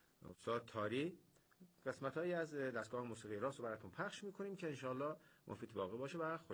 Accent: Urmia, West Azerbaijan, Iran; born there; متولد 1352 در شهر ارومیه متولد شدم، بعد وارد کنسرواتوار دولتی آذربایجان شدم، تحصیلاتم اونجا بود

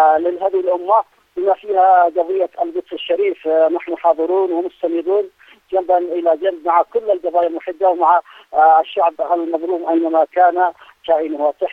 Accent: Yemen; نحن شعب يمني معروف بأصالته وتمسكه بالهوية الإيمانية الثابتة

